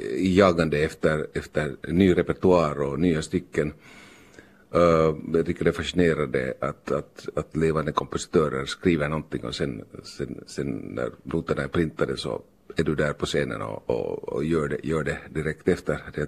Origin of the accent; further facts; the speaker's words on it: Helsinki, Uusimaa, Finland; Det är ju min link hit, jag är själv uppväxt i Helsingfors sen när pappa. Pappa började jobba i Helsingfors och det där.